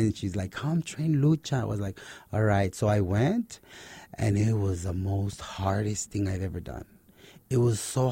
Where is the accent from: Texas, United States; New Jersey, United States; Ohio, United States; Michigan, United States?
Texas, United States; El Paso; I was born here in El Paso, May 20th, 1970. My Mexican father and mother raised me in both cultures, Mexico, Americano